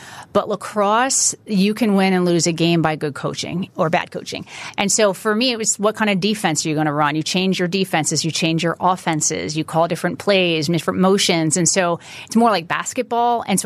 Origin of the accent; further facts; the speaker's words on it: Chatham, New Jersey, United States; I'm from North Jersey, Chatham, New Jersey.